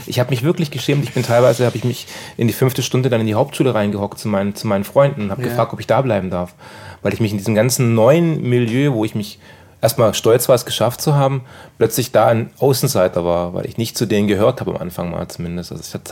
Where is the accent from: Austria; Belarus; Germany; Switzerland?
Germany; Kornwestheim, Baden-Württemberg; Henne und ich, wir kommen ja beide aus Kornwestheim, so aus unterschiedlichen Gegenden.